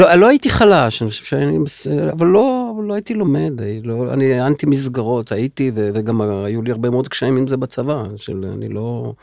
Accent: Haifa, Haifa District, Israel; אני גדלתי בחיפה.

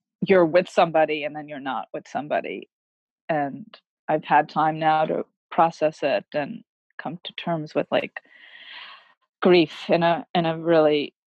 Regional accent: New York City, New York, United States; I'm 54 years old. I'm a mom. I am an entrepreneur. I'm originally from New York City.

